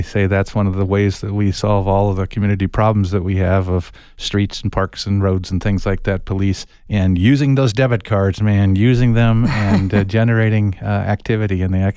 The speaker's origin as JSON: {"language": "English", "town": "Tucson", "region": "Arizona", "country": "United States", "said": "And I'd say, \"Well, I'm from Tucson, Arizona.\""}